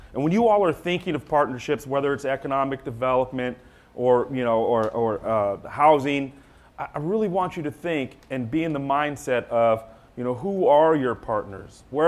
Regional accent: Santa Rosa, California, United States; By the way, I grew up on Orchard Street, Santa Rosa High School. Go Panthers.

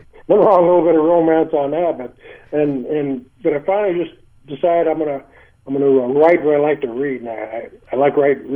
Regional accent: Mitchell, United States; You know, I grew up in Mitchell, and I just about lived in that Carnegie Library, and I'd go there, and it was pretty poor

